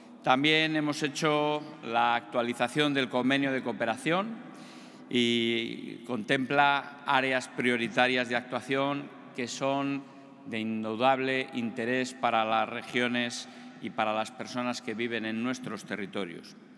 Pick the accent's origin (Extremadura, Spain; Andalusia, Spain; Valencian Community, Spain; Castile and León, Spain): Castile and León, Spain; Salamanca; yo que soy de Salamanca, cuando vengo a Portugal siempre me encuentro en mi casa